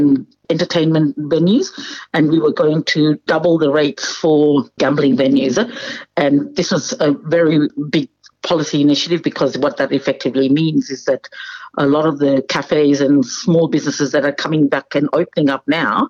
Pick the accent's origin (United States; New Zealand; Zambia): Zambia; also born or lived in Jaffna, Sri Lanka / Zimbabwe; now in Australia; Yes, I am Sri Lankan Tamil. I was born in Jaffna. My mother is from Manar and my father is from Point Pitu. But my family left Sri Lanka in 1977, and I grew up in Zambia